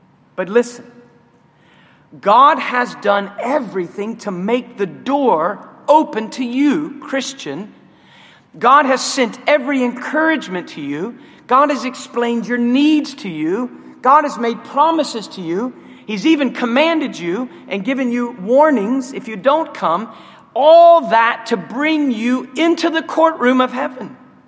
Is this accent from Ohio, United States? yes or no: yes; Ohio, United States; And I grew up in Ohio. I didn't know what aura was.